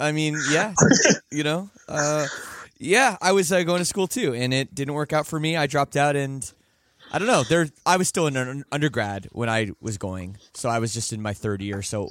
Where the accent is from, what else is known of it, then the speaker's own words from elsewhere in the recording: Canada; I mean, I think now I'm from Canada. So, yeah, we were about 18 when we sort of had to make a decision.